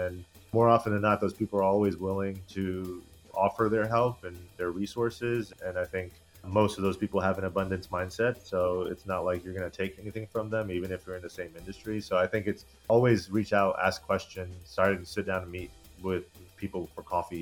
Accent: Kissimmee, Florida, United States; I started a basketball training facility in my hometown of Kissimmee, Florida

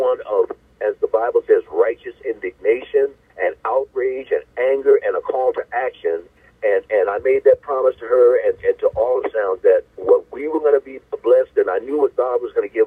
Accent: Yonkers, New York, United States; But growing up in Yonkers, New York, at Messiah Baptist, every Sunday, there was contemporary gospel that was traditional.

